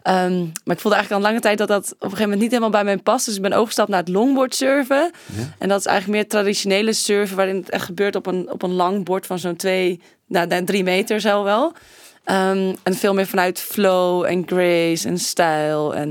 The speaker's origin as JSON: {"language": "Dutch", "town": "Wijk aan Zee", "region": "North Holland", "country": "Netherlands", "tie": "born there", "said": "als ik terug wil komen naar Wijkenzee, naar mijn geboortedorp, dan moet het daar gewoon schoner"}